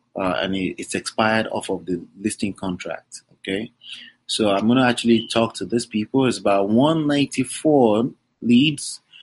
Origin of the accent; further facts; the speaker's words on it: New Jersey, United States; I'm from New Jersey. I'm local in New Jersey.